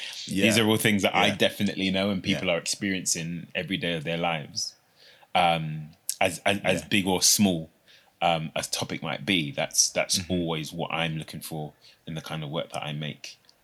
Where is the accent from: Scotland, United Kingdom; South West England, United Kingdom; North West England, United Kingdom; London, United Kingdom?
London, United Kingdom; Being born and raised in South London and the experiences that I've had, I know what that feeling is.